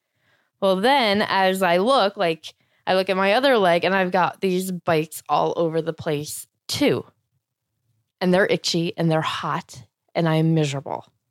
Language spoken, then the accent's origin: English; Florida, United States; I grew up in Florida and doing a lot of yard work.